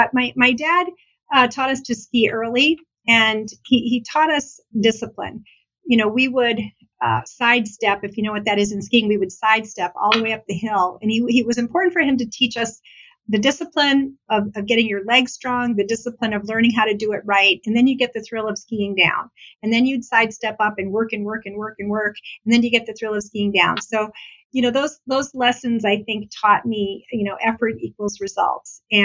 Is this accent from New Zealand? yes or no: no; Maine, United States; moved away; You know, Maine is a fabulous state. My entire family, my mom's family, my dad's family, everyone is in Maine. And when I decided to leave Maine